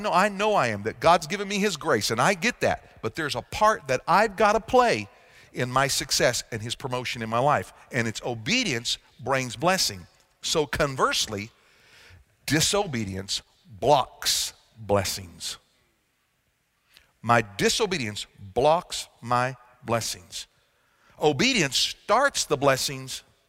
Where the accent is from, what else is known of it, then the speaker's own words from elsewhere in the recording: United States; When I'm American and I go into Thailand, I don't all of a sudden become a Thai. Okay? I remain an American.